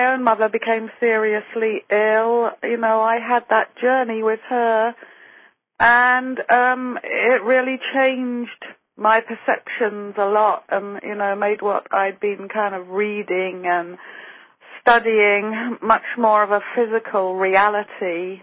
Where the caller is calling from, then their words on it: Ojai, California, United States; I'm in Ojai, California. Southern California.